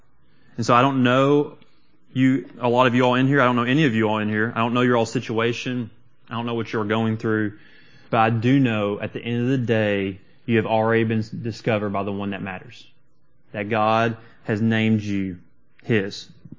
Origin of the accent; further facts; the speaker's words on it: London, Kentucky, United States; it seems to be very similar to my hometown, London, Kentucky